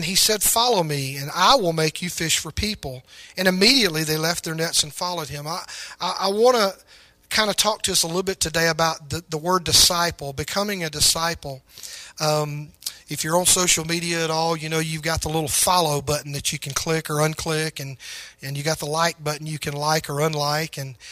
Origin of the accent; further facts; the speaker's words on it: Pascagoula, Mississippi, United States; we grew up down on the Gulf Coast, and it was very common in our surroundings down there to see shrimp boats and fishing boats, and we had neighbors even in our, remember when we were being raised there on Bel Air Street in Pascagoula, Mississippi.